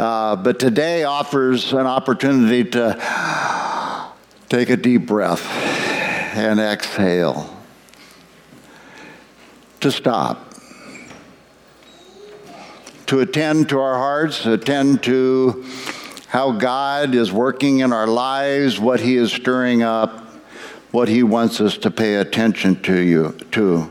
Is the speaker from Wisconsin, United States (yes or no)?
no; Nebraska, United States; I'm from Nebraska, and I used to work here.